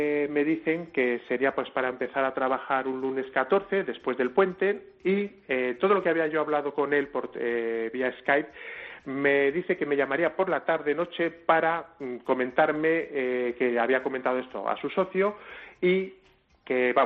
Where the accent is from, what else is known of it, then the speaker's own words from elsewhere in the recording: Palencia, Castile and León, Spain; Sí, sí, soy de aquí, de Palencia, sí.